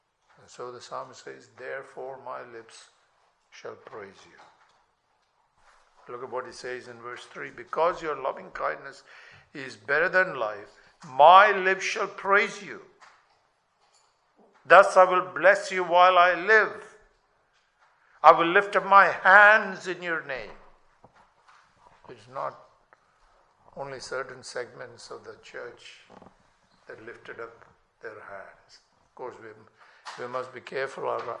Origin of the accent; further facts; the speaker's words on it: India; I remember growing up in India, India is prospering economically now, but then it was a very poor country.